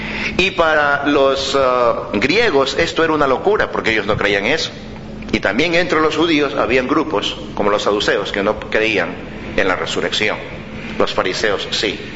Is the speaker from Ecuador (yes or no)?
yes; Ecuador; born there; Como yo, de sangre soy medio chino, pero nací en Ecuador.